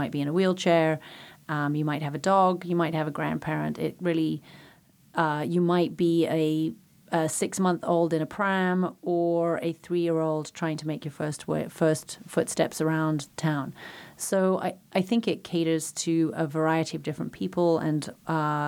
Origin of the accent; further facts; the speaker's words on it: Nairobi, Kenya; now in United States; I grew up in Nairobi, Kenya, which is not a small town. It's a big city. But it definitely while being a big city, it was kind of a wild open space at the same time.